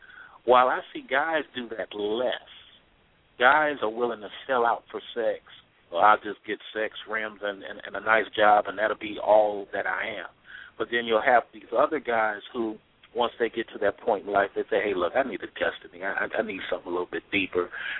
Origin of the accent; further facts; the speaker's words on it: California, United States; I believe that I come from the West Coast, and in the West Coast, people tend to talk and not put themselves in such a defensive mechanism or as much of a controlling mechanism. We have this saying in California